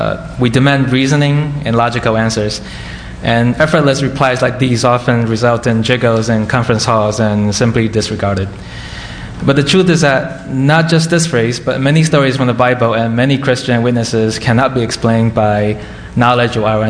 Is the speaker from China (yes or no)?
yes; China; When I was growing up in China, I used to go to church with my grandma and my mother